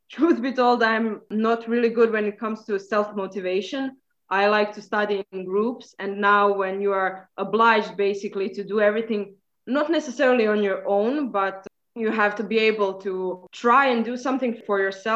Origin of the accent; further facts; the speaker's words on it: Zagreb, City of Zagreb, Croatia; I am actually from Zagreb.